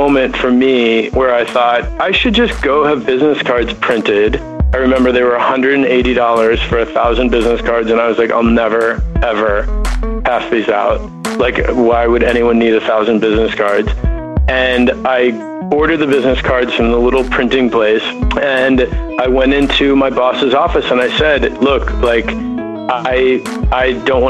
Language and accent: English; Minneapolis, Minnesota, United States; So you have to picture a kid growing up in suburban Minneapolis with a incredible amount of hair product basically every day.